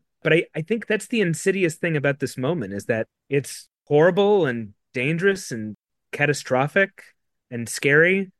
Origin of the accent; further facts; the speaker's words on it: New Mexico, United States; But I grew up in New Mexico. I'm from New Mexico, and I always wanted to make a movie that was set there.